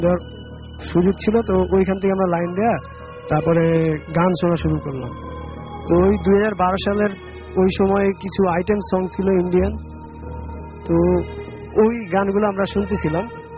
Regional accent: Barisal, Barisal Division, Bangladesh; now in Dhaka, Bangladesh; আমি ঢাকা কুচুঘাট থেকে এসেছি ক্যান্টনমেন্ট, আর আমার বাড়ি বরিশালে।

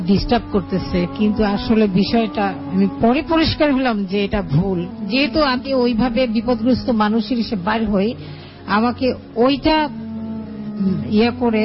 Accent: Khulna, Khulna Division, Bangladesh; যেহেতু আমি খুলনায় বড় হয়েছি মফস্বল শহরে গ্রামে

